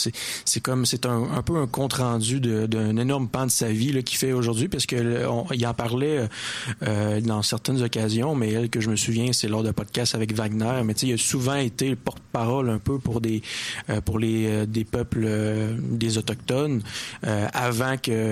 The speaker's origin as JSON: {"language": "French", "region": "Quebec", "country": "Canada", "said": "parce que je suis beauceron d'origine, tout comme vous, les gars, mais pendant un bon bout de ma vie, la fin de semaine, j'étais en Beauce et la semaine à Québec."}